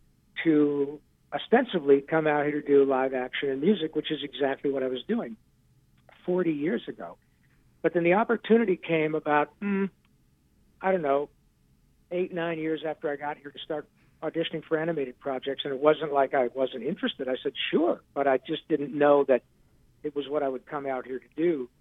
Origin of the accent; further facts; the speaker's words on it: Michigan, United States; a kid growing up in Michigan, I wanted to be a hockey player more than anything.